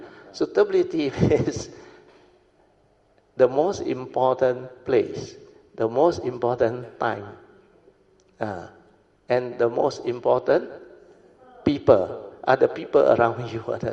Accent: Alor Setar, Kedah, Malaysia; Well, my hometown is Alostar.

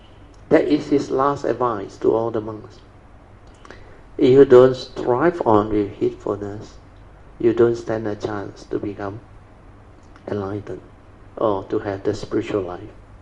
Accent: Malaysia; from Malaysia and am new to your group

